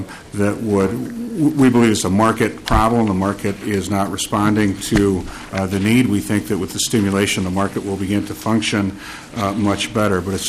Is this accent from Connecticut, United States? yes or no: no; Albert Lea, Minnesota, United States; in my hometown, which is in Senator Sparks' district in Albert Lee